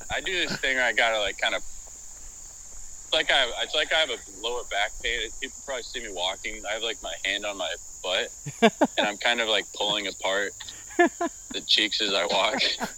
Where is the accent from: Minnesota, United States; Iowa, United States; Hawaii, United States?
Iowa, United States; I'm from Iowa.